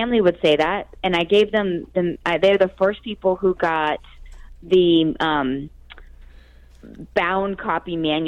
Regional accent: United States; And the blessing of Canadians, because I'm an American.

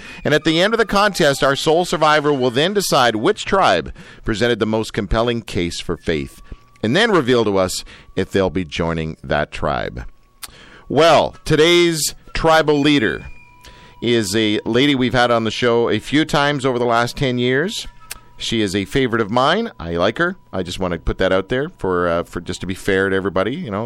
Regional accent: Canada; But, you know, we're Canadian.

